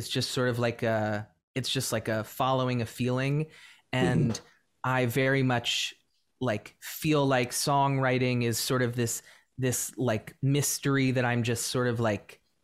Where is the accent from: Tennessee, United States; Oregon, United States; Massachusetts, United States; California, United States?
Tennessee, United States; Nashville; It's not something that growing up in Nashville, Tennessee, that I was ever able to like dye my hair, wear earrings, paint my nails